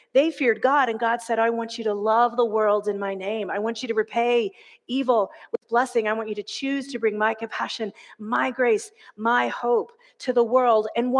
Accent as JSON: {"language": "English", "region": "the South", "country": "United States", "tie": "born or raised there", "said": "When I was growing up in the Bible Belt of the South, we often sang this song"}